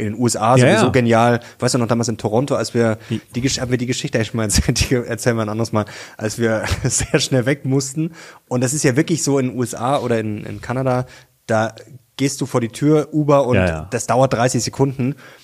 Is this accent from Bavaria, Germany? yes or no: yes; Munich, Bavaria, Germany; Ich komme aus München.